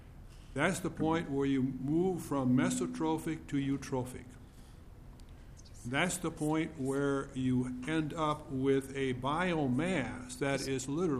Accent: Spicer, Minnesota, United States; I'm from Spicer, Minnesota. My family and I have lived on Green Lake since 1977.

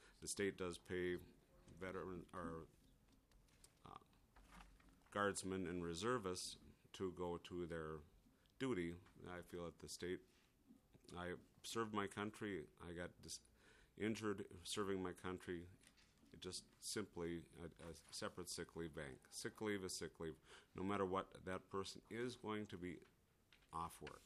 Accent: Duluth, Minnesota, United States; as the Senator said, I am from Duluth.

